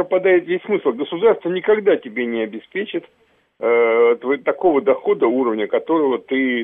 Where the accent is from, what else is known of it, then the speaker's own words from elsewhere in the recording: Moscow, Russia; Например, вот я беру по себе, как москвич, это квартиры. У меня сейчас, например, я уже пенсионер